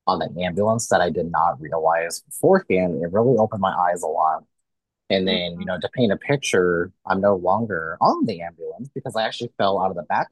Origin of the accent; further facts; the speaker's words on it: Missouri, United States; now in Kansas, United States; And so I live in Kansas now, but I grew up in Missouri.